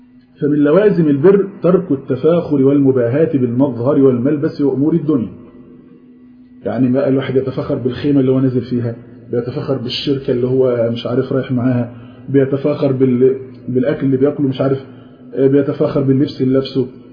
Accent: Egypt; يعني مش زي بقولنا عندنا في مصر بمفهوم يعني بر نفسك

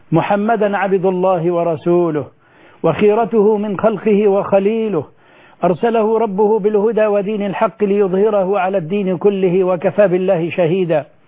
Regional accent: Egypt; بلدنا مصر

